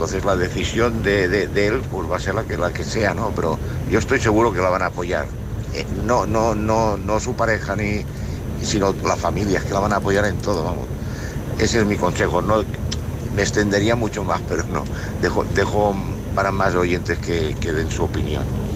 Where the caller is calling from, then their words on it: Seville, Andalusia, Spain; de Sevilla.